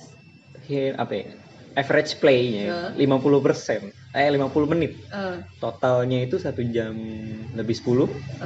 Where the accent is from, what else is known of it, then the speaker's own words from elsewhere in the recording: Jakarta, Indonesia; Gue nih orang Jakarta. Tapi banyak yang ngira gue nih asli Jawa gitu.